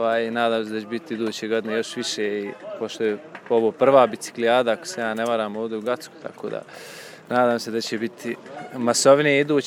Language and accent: Serbian; Banja Luka, Republika Srpska, Bosnia & Herzegovina; Jeste, ja dolazim iz Banja Luke.